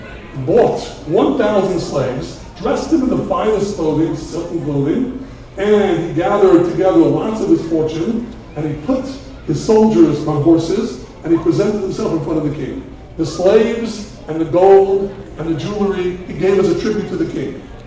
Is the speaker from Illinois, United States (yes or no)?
no; Borough Park, New York, United States; I was brought up in Borough Park, as many of you know, and I lived on the same block as Rabbis Ephraim and Mordechai and Paladin.